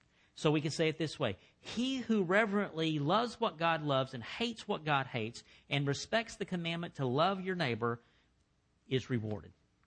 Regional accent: Dallas, Texas, United States; I went to it was a Baptist church in the part of town I grew up in Oak Cliff.

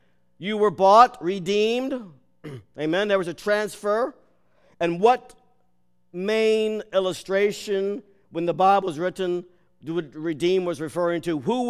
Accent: Lancaster, Pennsylvania, United States; also born or lived in Lebanon; most of us in the team here are from Lancaster County, okay? Some of us grew up in an agricultural setting, and because we're from Lancaster and Lebanon

